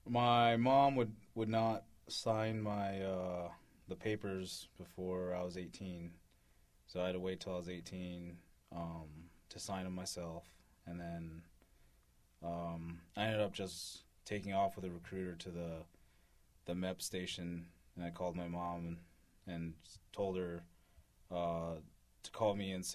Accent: Madison, Wisconsin, United States; born there; I was born in Madison, Wisconsin, in November 8th, 1986.

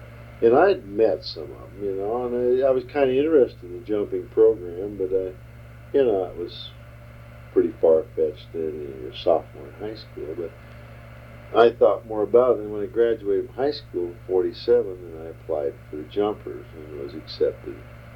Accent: Ontario, Oregon, United States; Okay, well, I was raised in Eastern Oregon, Ontario, Oregon.

